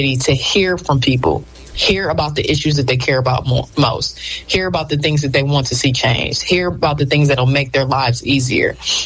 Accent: Farmington Hills, Michigan, United States; I'm from Farmington Hills. My mother is from Detroit. My father's from Royal Oak Township. And so it's the place I was born and raised.

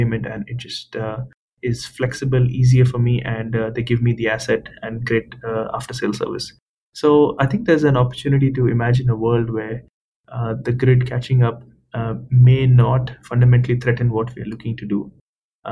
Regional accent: India; as an Indian

